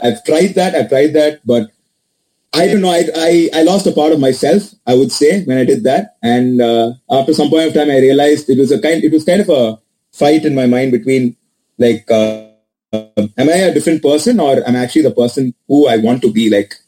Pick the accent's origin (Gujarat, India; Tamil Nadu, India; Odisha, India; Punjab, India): Tamil Nadu, India; Chennai; now in Boston, United States; The thing is, the part of Chennai is my home. Whatever happens, Chennai will always be my home. That's I'm a Chennai boy.